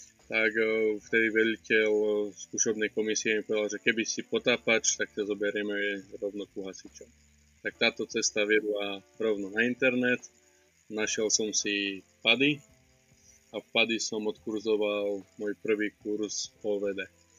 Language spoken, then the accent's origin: Slovak; Spišské Bystré, Prešov Region, Slovakia; now in Norway; som zo Slovenska, z obce Spišské Bystre. Žijem už 8 rokov v Norsku